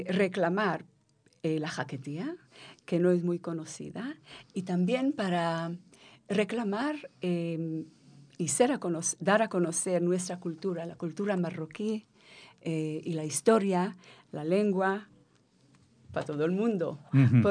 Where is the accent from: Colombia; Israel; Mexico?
Israel; also born or lived in Morocco; Yo nací en Marruecos y crecí en Israel.